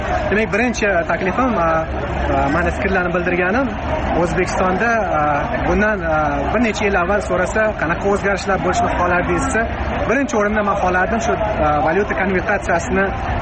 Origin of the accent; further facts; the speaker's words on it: Kokand, Fergana Region, Uzbekistan; Men o'zim aslida qo'qonlikman